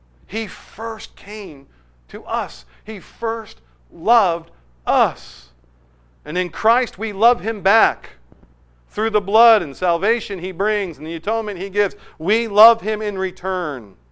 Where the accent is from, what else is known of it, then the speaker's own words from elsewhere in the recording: Manchester, North West England, United Kingdom; Many of you know that I grew up in Manchester. It's pretty much the city of my childhood all the way into my early adulthood.